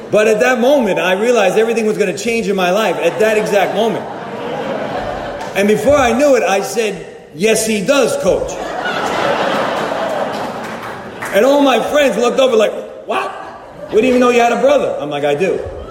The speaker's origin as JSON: {"language": "English", "town": "Long Island", "region": "New York", "country": "United States", "said": "I'm from Long Island, New York."}